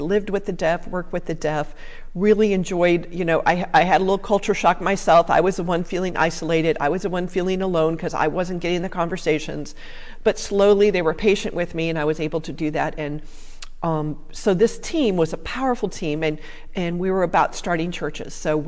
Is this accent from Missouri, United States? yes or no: no; Maryland, United States; also born or lived in Minnesota; I grew up in Minnesota. Lived there for 11 years, and then we moved to Maryland for my dad's job. So most of my life I've been in Maryland, grew up in Maryland.